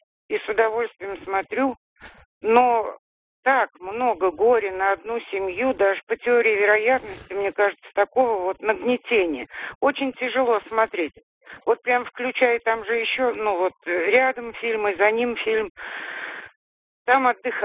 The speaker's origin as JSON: {"language": "Russian", "town": "Zelenograd", "region": "Moscow", "country": "Russia", "said": "Я из Зеленограда."}